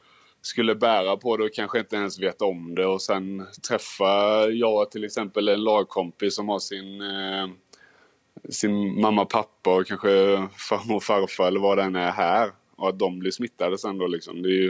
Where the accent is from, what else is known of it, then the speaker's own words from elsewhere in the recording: Sweden; Nu har jag Nordfeldt här också som svensk också.